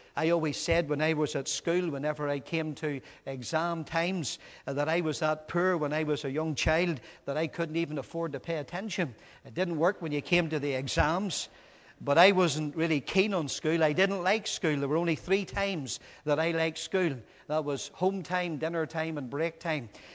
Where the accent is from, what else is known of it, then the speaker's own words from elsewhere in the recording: Northern Ireland, United Kingdom; accent: Northern Irish; also born or lived in Nottingham; I was born in England, by the way. You'd hardly believe that when you hear the Northern Ireland accent. But I was born in Nottingham.